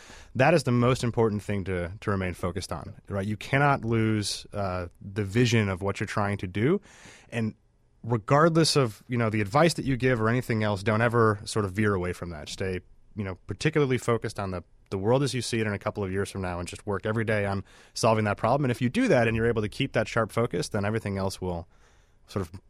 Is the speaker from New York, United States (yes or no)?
no; Peoria, Illinois, United States; now in Chicago, United States; So I grew up in Peoria, Illinois. So I haven't made it out of Illinois yet.